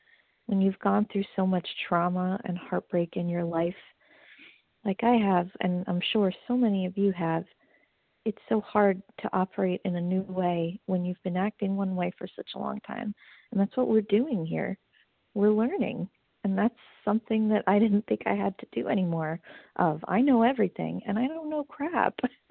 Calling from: New York, United States; Good morning, everybody. … calling from Long Island, New York.

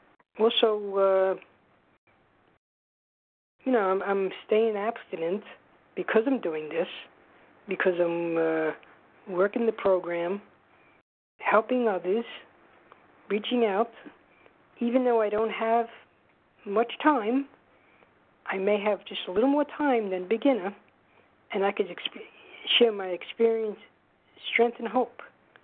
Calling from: New York, United States; from New York, Eastern Standard Time.

